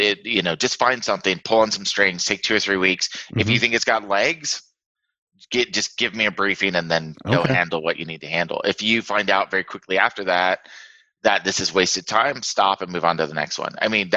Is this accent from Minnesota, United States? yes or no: no; California, United States; I grew up in the Bay Area.